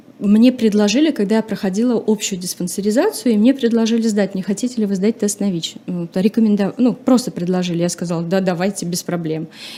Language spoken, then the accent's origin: Russian; Chuvashia, Russia; И эта девочка из деревни, ну, получается, на тот момент я из села, из Чувашии, недалеко, то есть это сельская местность.